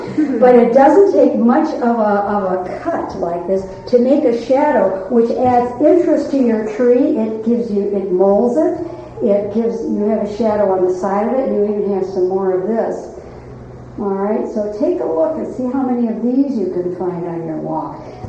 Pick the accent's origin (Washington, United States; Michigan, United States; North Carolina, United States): Washington, United States; Bellingham; I'm from Bellingham, and we're right on the Puget Sound, and a lot of ships come in.